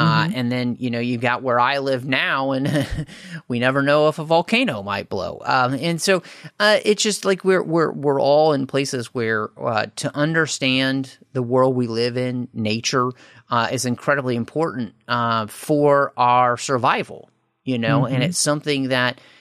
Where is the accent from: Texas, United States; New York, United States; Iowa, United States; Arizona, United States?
Texas, United States; Dallas; And again, growing up in Dallas, Texas, which is not all that far from Oklahoma